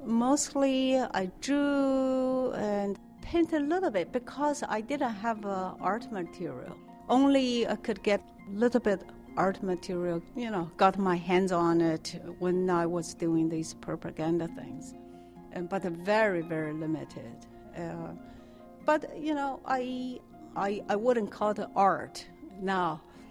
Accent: Beijing, China; born there; English is a second language; I was born in China, in Beijing, under communist regime, what we call under the red flag.

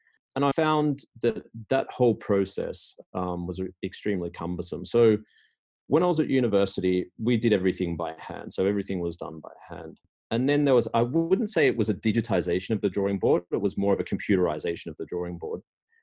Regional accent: Australia; moved away as an adult; now in Sweden; After that, I moved to Sweden. So I'm originally from Australia. I moved to Sweden in 2 days. I've been here for 20 years.

